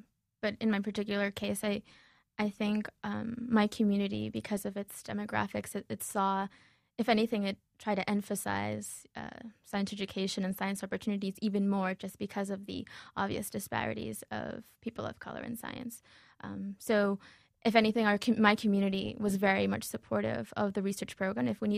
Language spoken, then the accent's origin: English; Uniondale, New York, United States; I'm from Uniondale, and Uniondale is a minority community, especially when you look at the public school system.